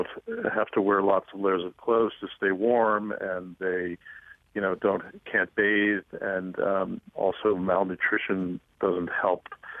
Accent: Cincinnati, Ohio, United States; I am. I grew up in Avondale off of Washington Avenue.

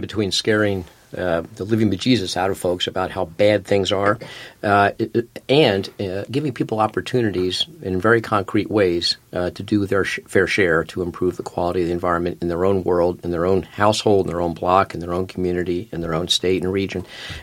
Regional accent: Philadelphia, Pennsylvania, United States; I was a freshman in college, and I grew up in Philadelphia.

